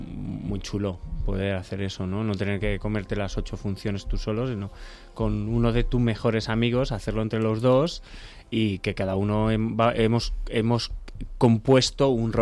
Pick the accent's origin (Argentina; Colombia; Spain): Spain; Entonces yo sí me apetecía venir a mi tierra, tal, para ya estar con mi niño, mi familia, tal.